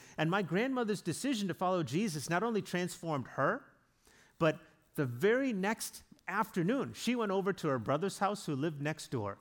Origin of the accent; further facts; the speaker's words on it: South Africa; And I grew up in South Africa.